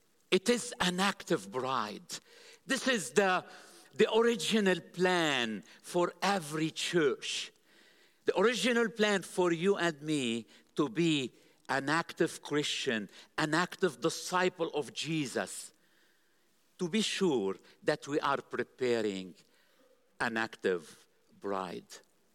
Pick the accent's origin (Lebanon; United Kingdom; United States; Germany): Lebanon; I grew up in Lebanon, born and grew up in Lebanon from, you know, Middle East and North Africa area. And I used to grow up in a zone war